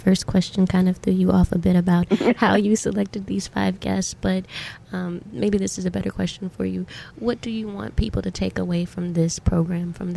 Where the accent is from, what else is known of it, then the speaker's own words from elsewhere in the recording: Stone Mountain, Georgia, United States; And then also with the Ambassador Young, being that I'm from Stone Mountain, Georgia